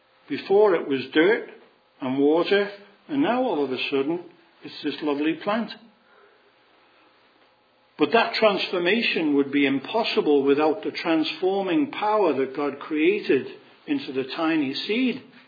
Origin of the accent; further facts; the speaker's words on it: England, United Kingdom; I'm going to call it tomato because I'm English.